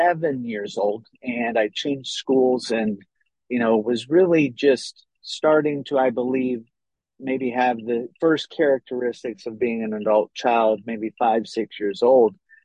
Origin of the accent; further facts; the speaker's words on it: Ohio, United States; born there; So many, many years ago, I was born in Ohio